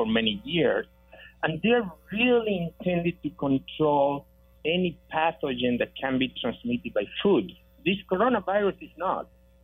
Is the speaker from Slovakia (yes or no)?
no; Argentina; moved away as an adult; now in United States; a degree in veterinary medicine from my home country in Argentina, and then I came to the States